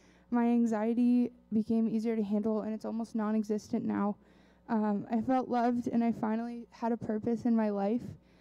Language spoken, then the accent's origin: English; Colorado, United States; I'm from Colorado, but I grew up going to church, you know, every Sunday.